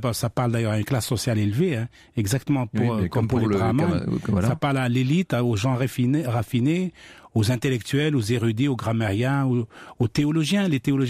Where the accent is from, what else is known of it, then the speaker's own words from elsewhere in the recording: Algeria; Moi, dans ma jeunesse en Algérie